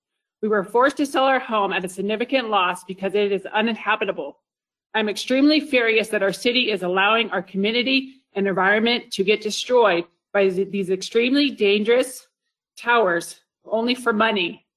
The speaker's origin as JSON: {"language": "English", "town": "Lake Tahoe", "country": "United States", "tie": "born or raised there", "said": "I was born and raised here in Lake Tahoe, and I love the natural beauty and the clean air."}